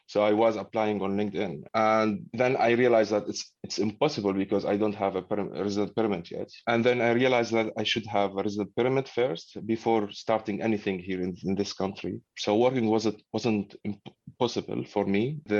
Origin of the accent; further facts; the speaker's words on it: Syria; moved away as an adult; now in Netherlands; I'm originally from Syria. I studied banking and insurance, bachelor in Syria